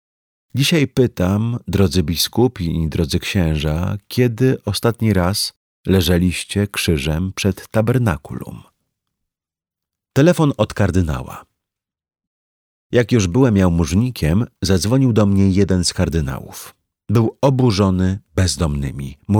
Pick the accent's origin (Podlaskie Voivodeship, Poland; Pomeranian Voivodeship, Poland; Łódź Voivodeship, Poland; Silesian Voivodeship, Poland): Łódź Voivodeship, Poland; Łódź; Wychowałem się na pielgrzymkach. Z mojego miasta Łodzi